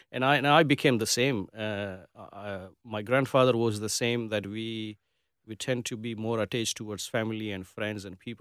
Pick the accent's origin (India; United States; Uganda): India; Gujarat; I think I come from Gujarat, which is a Gujarati community